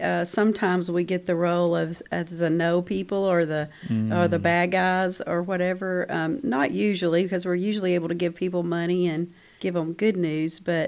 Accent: Arkansas, United States; So I grew up rural here in Arkansas, graduated from a small school of 200 from K through 12

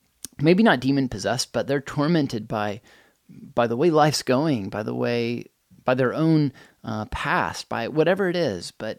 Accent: United States; there are things about my value system as an American person, as a human being, that need to change

